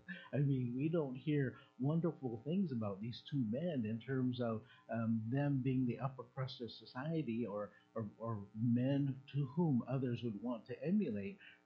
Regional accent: Juneau, Alaska, United States; I was born and raised in Juneau, so I thought fresh vegetables were fresh because it said fresh.

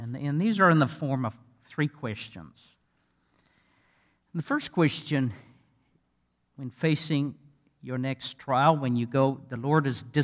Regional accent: South Africa; I come from South Africa. We have many sheep there.

